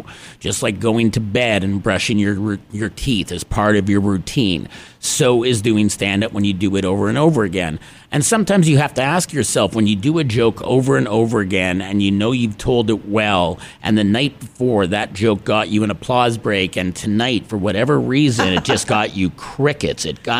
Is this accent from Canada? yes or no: yes; Canada; I've often been introduced as … because I'm kind of like a bit of an insult comic.